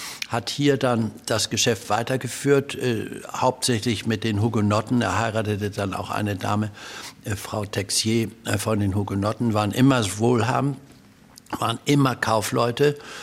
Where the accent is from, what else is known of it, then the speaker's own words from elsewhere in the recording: Germany; Ich bin ja an der Elbe groß geworden